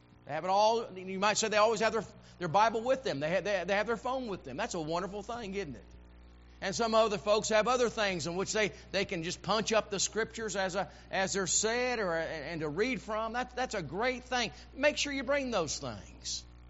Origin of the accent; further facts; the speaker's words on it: Illinois, United States; You know, growing up in Central Illinois, Saturday night was always a special time.